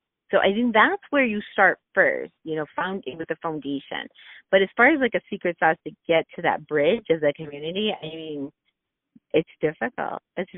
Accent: Wisconsin, United States; because I'm from Wisconsin, I get that. But at the same, we're all very uncomfortable in Wisconsin talking about anything like

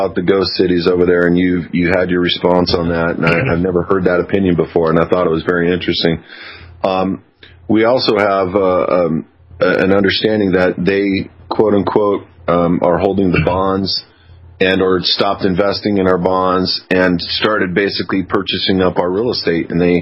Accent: Fullerton, California, United States; where I grew up in Fullerton, it literally, you know, the high school I went to was predominantly Caucasian and Hispanic children, and now it's completely flipped to an Asian culture.

